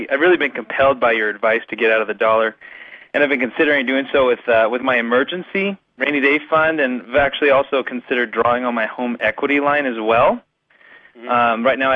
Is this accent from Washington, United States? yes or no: yes; Washington, United States; I'm from Washington State.